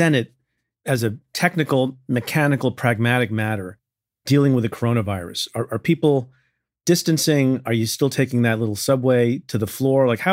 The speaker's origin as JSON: {"language": "English", "town": "Eatontown", "region": "New Jersey", "country": "United States", "tie": "born or raised there", "lives_now": "New York, United States", "said": "So I grew up in a town called Eatontown, New Jersey. My dad was a pediatrician for 40 plus years in Asbury Park, New Jersey."}